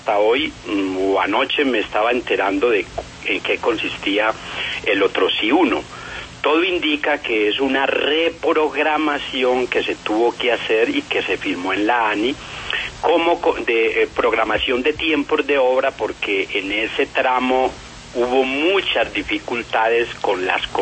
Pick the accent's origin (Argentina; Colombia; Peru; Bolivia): Colombia; como ciudadano colombiano